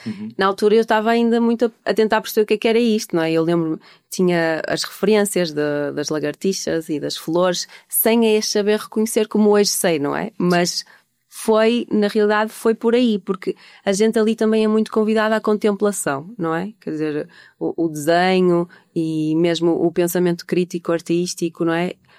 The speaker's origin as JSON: {"language": "Portuguese", "town": "Amarante", "region": "Norte", "country": "Portugal", "tie": "born there", "said": "Eu nasci em Amarante, uhum. Que é onde estou agora, e também tenho uma bisavó, tinha, que já faleceu há uns dias de fazer 100 anos, que era algarvia, de Alcoutim"}